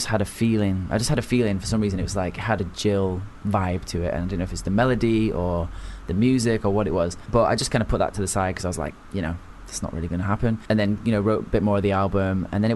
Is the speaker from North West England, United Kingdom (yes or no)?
yes; Manchester, North West England, United Kingdom; also born or lived in London; now in Los Angeles, United States; I'm from Manchester. I lived in London for 7 years and just love London. Like, it's my favourite, you know, my favourite city, except for Manchester.